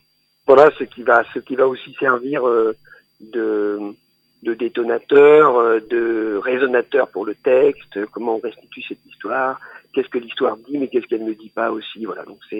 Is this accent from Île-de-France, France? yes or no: no; Nouvelle-Aquitaine, France; un morceau de chants de quêtes de réveillés qui existent donc chez nous en Corrèze.